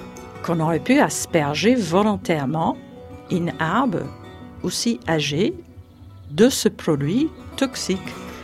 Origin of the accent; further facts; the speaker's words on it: England, United Kingdom; now in France; je suis anglaise qui habite dans le village de Leruto depuis 22 ans